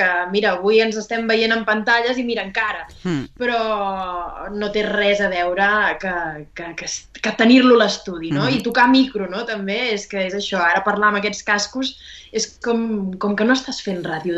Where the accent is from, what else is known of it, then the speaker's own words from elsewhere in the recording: Barcelona, Catalonia, Spain; Barri de Gràcia. El barri de Gràcia és el meu barri